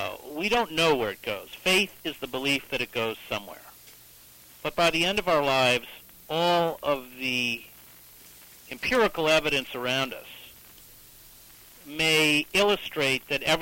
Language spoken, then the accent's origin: English; Schoharie, New York, United States; the Christian anarchism in which I was raised in Schoharie, New York, not very far from you.